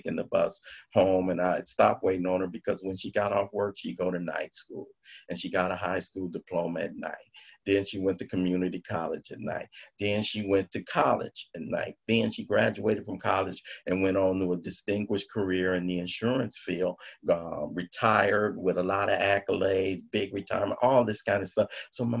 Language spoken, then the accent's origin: English; Los Angeles, California, United States; Grew up in South Central Los Angeles. You know, I grew up in Watts in the 60s. welfare mom, five brothers, raising six boys by herself.